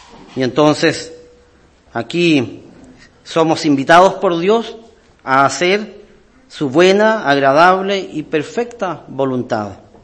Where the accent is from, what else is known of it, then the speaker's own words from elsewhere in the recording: Coyhaique, Aysén, Chile; also born or lived in Osorno; Yo nací en Osorno, pero después mis padres viajaron a Coyhaique por trabajo. Y viajábamos de Coyhaique a Osorno todos los años